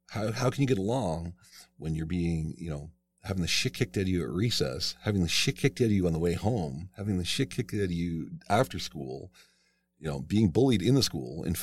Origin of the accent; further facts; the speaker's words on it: Montreal, Quebec, Canada; born there; I was born in Montreal, and I'm French, but I don't speak a word of French.